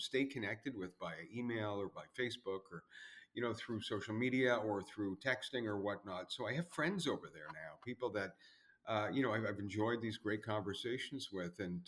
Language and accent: English; Quebec, Canada; if you look at where I grew up in Quebec, you still have idiots on both sides of that language divide.